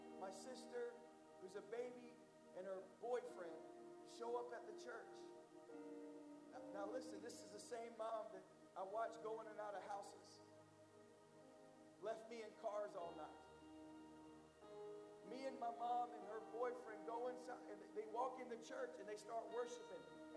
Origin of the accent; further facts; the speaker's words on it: South Carolina, United States; now in California, United States; I was from South Carolina. I'm a pastor in California.